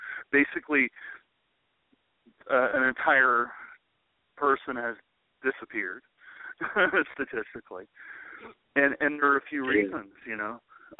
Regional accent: United States; You know what? I'm an American, and we are amazing.

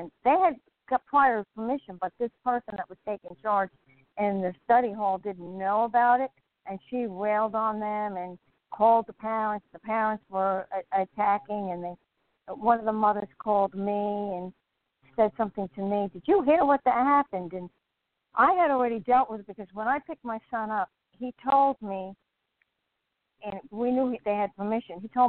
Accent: New Jersey, United States; now in Pensacola, United States; I came from New Jersey where nobody was a born-again Christian

